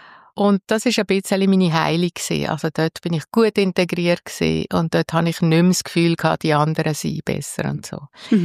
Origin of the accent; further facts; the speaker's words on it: Sissach, Basel-Landschaft, Switzerland; ich bin auch hier in Sissach aufgewachsen. Ich habe ältere Brüder, zwei jüngere Schwestern.